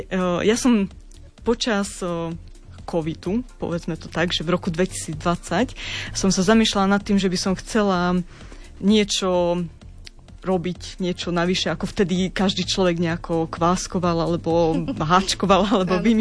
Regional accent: Rožňava, Košice Region, Slovakia; ja pochádzam z Rožňavy a vyrastala som keď som bola malé dieťa na dedine, kde sme mali veľa moruši stromov.

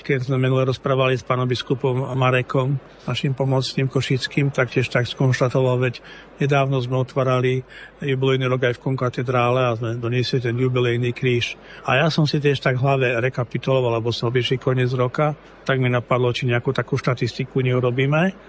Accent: Stará Ľubovňa, Prešov Region, Slovakia; born there; prišli 4 autobusy či ďalekých farností od môjho rodiska, od Ľubovne

